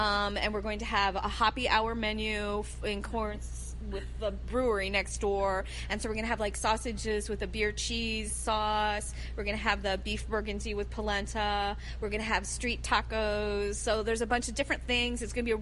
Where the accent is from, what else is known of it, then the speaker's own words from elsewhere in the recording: Cleveland, Ohio, United States; My mom and dad are from Southern California, and I grew up in Cleveland, and we couldn't get tortillas, and so we used to make our own tortillas.